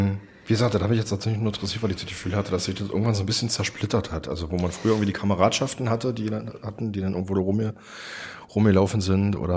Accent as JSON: {"language": "German", "town": "Pankow", "region": "Berlin", "country": "Germany", "said": "weil ich komme ja selber aus Pankow."}